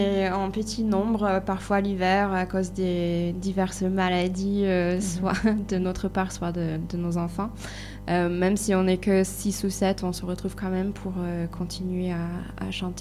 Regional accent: United States; French is a second language; Pour l'anglais, c'est facile parce que je suis américaine, donc je peux aller avec la prononciation.

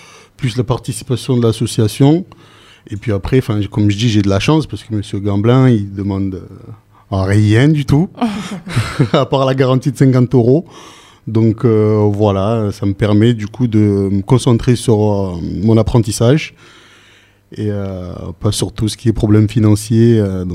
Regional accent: Saint-Martin-de-Crau, Provence-Alpes-Côte d'Azur, France; j'ai 27 ans. Je viens de Saint-Martin-de-Crau, dans les Bouches-du-Rhône, à côté d'Arles.

